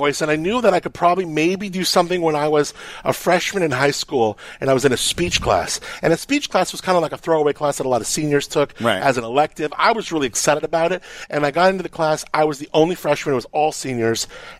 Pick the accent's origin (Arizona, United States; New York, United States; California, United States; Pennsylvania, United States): California, United States; Agoura Hills; Agoura Hills, yeah. Just the northernmost town of L.A. County.